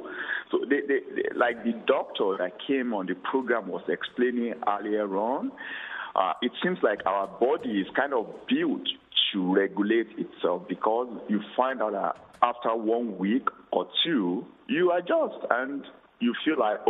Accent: Nigeria; now in New York, United States; Yeah, I moved to New York, and the experience is

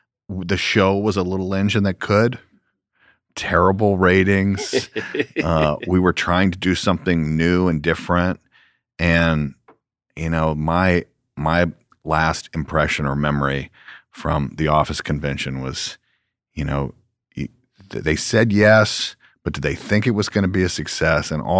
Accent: Georgia, United States; now in California, United States; I'm a guy from Georgia that now lives in California

